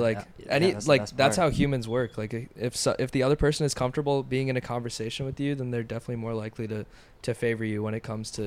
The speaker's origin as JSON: {"language": "English", "town": "Richmond", "region": "Virginia", "country": "United States", "said": "he noticed that I was from Richmond."}